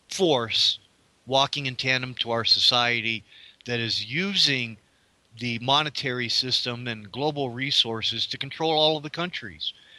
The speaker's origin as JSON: {"language": "English", "town": "Frankfurt", "region": "Hesse", "country": "Germany", "tie": "born or raised there", "also_born_or_lived": "Darmstadt / Wiesbaden / Heidelberg", "said": "And I lived and went to high school in Frankfurt and Darmstadt, Germany. And I lived in Wiesbaden. I was born in Heidelberg."}